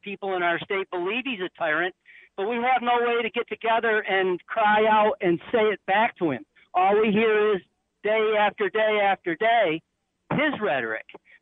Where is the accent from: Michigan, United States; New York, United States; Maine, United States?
New York, United States; Well, I feel at New York State, I am from New York, we have a tyrant in our governor